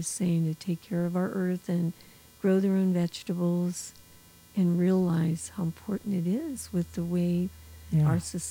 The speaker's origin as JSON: {"language": "English", "region": "Pennsylvania", "country": "United States", "tie": "born or raised there", "said": "Well, I grew up in Pennsylvania, and my father and mother always had a garden, so that was in my blood."}